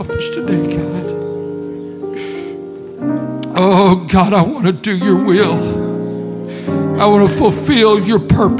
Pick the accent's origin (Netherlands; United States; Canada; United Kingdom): United States; Tulsa, Oklahoma; we came back home to the home church where I grew up here in Tulsa.